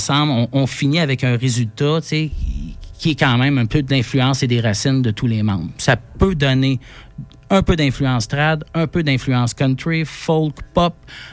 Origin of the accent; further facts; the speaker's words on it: Quebec, Canada; on vient de la Naudière